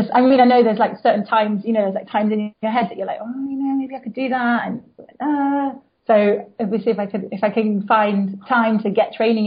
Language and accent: English; East Midlands, United Kingdom; Just near, like between Mansfield and Nottingham.